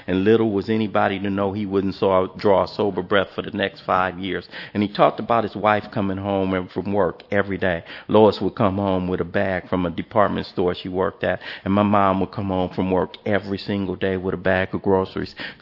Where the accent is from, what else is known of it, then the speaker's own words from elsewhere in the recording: the South, United States; And we grew up Southern. We grew up in Baptist church. Walked up the street to church every single morning.